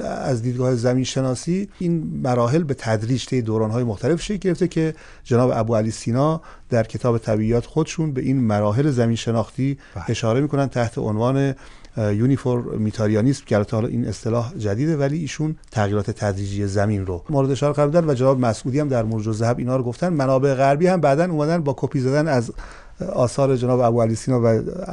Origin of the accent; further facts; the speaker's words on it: southern Iran, Iran; چون اهل جنوبی بخوایم تعریف کنیم از رشته کوهی که در دامنه هاش بزرگ شدیم